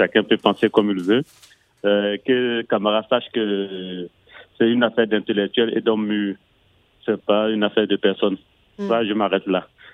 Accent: Côte d’Ivoire; je ne suis pas alassaniste ni gbagboïste, mais je suis ivoirien.

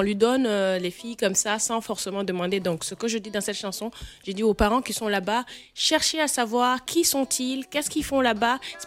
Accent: Abidjan, Côte d’Ivoire; Qui est née à Abidjan, je pense que c'est la ville de l'ambiance.

